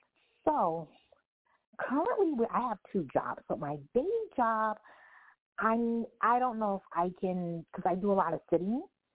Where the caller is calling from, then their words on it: Brooklyn, New York, United States; I'm calling from snowy Brooklyn, New York.